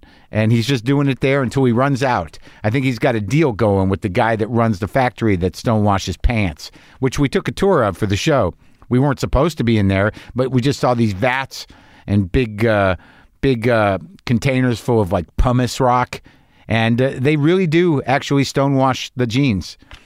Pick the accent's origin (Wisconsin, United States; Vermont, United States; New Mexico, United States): New Mexico, United States; I guess it's because I grew up in New Mexico.